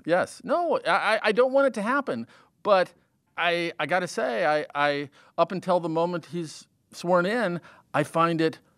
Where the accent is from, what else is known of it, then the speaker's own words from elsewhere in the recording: Nebraska, United States; I'm from Nebraska.